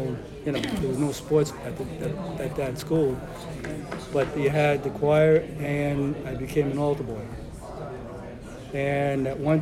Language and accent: English; Woonsocket, Rhode Island, United States; born there; I was born here in Woonsocket Hospital, April 1st, 1946.